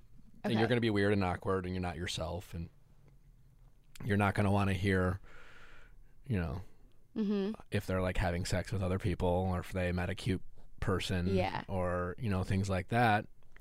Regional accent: Milwaukee, Wisconsin, United States; I'm from Milwaukee.

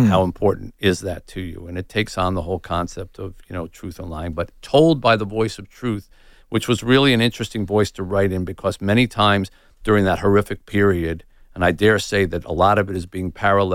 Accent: United States; I mean, I'm white and I'm American and I come from all, you know, I've had so many opportunities

